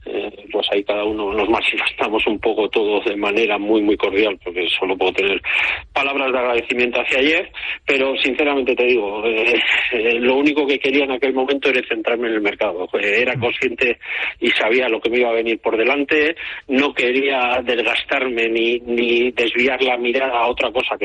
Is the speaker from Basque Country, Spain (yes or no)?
yes; San Sebastián, Basque Country, Spain; como bien dices, soy donostiarra